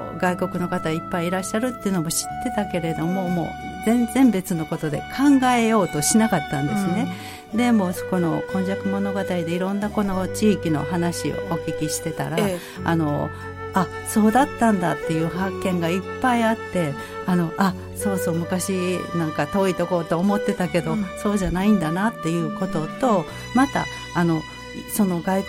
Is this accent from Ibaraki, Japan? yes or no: no; Kobe, Hyogo, Japan; 、神社の近くで育ったんですけど